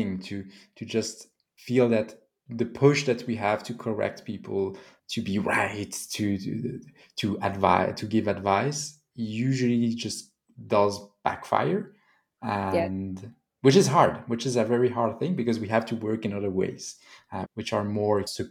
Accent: Switzerland; So I'm from Switzerland, working in Switzerland, and Switzerland is a bit more conservative.

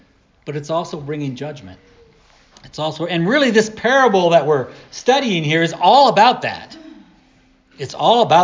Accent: New Jersey, United States; moved away; We should be the best gardeners in the world because we came from New Jersey.

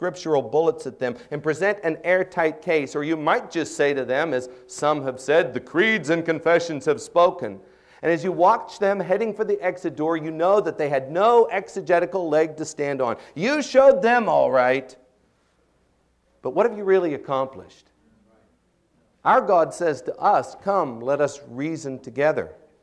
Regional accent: DuBois, Pennsylvania, United States; was raised in a small town in western Pennsylvania, in Dubois. It couldn't have been more Arminian. I was raised in the Christian Missionary Alliance Church there

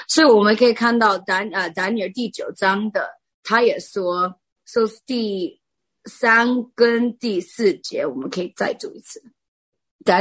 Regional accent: United States; 因为我也是美国人

